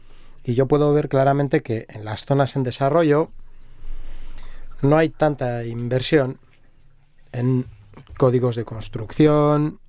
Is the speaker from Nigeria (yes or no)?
yes; Nigeria; Spanish is a second language; obviamente en Nigeria construimos buenas casas y edificios, en mi país, en Nigeria